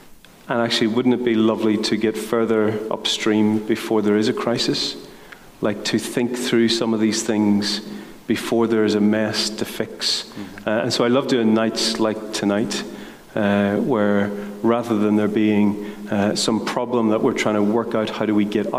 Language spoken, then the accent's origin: English; Lisburn, Northern Ireland, United Kingdom; moved away as an adult; also born or lived in Nottingham; So, I'm originally from Lisburn, but left to go to England to train to be a teacher